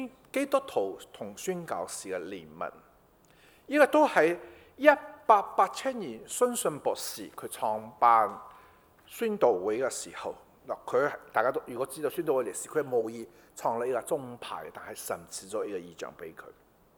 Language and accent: Cantonese; Shanghai, China; born there; 我係出生於上海嘅，咁我細嘅時候我去做字係嘛？其實我無論講廣東話、講英文、講普通話，我都帶住口音嘅。